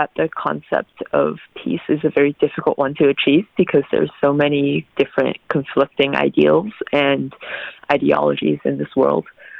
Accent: Western United States, United States; I am from the Western United States.

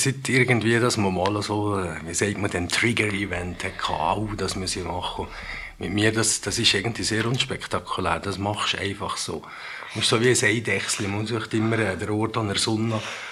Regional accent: Valais, Switzerland; Ja, ich bin im Wallis aufgewachsen, das ist naheliegend

